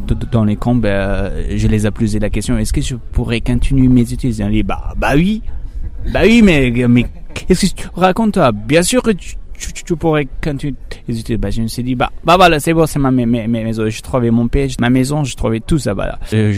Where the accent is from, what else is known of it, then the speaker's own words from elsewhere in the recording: Afghanistan; now in France; quand j'étais enfant en Afghanistan, j'avais plein de rêves, mais j'avais plein de choses là-bas, mais malheureusement, j'ai quitté tout, j'ai fui toute seule avec mes rêves.